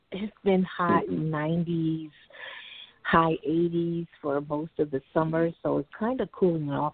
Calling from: Brooklyn, New York, United States; guys, and I'm calling from Brooklyn.

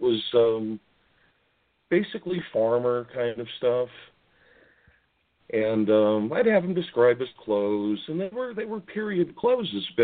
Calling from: Pennsylvania, United States; from Pennsylvania.

